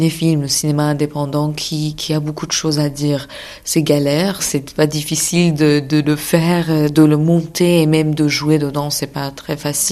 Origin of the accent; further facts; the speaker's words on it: Iran; moved away as an adult; now in France; Mais moi, j'ai quitté l'Iran quand j'avais 25 ans.